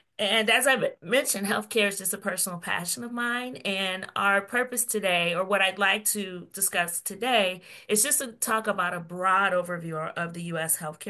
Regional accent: California, United States; Prior to my healthcare career, I grew up in California, and I was often in underserved areas where there wasn't a lot of healthcare providers, there wasn't a lot of resources, bit of a food desert.

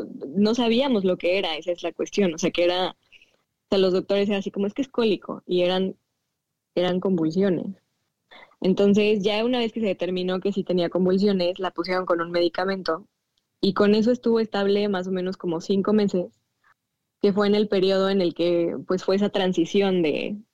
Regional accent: State of Mexico, Mexico; moved away as an adult; now in United States; Yo soy de la Ciudad de México. Bueno, realmente no es la Ciudad de México, es como Estado de México, pero está pegada. Es en la zona de satélite. Ahí nací, ahí crecí y llevo aquí en Estados Unidos 10 años ya.

